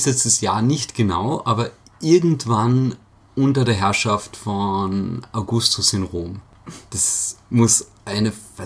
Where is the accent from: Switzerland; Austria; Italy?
Austria; Villach, Carinthia; Hey, ich bin aus Villach.